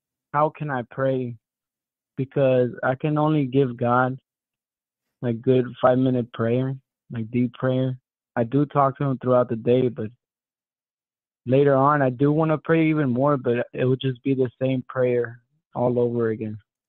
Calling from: Houston, Texas, United States; I'm calling from Houston.

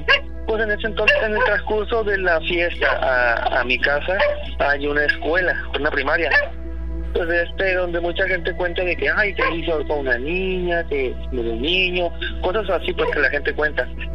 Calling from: Culiacán, Sinaloa, Mexico; De Culiacán, Sinaloa.

